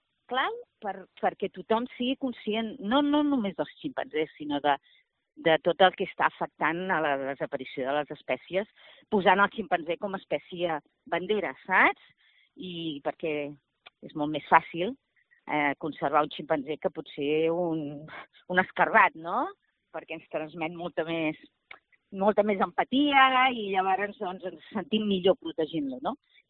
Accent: Catalonia, Spain; primer que nosaltres som catalans, aquesta és la diferència principal

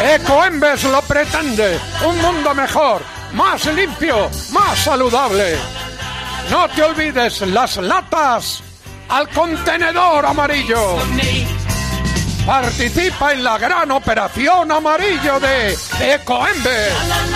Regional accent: Padrón, Galicia, Spain; ha pedido mi hermano Fernando lampreas a mi pueblo, a Padrón, a Arbón.

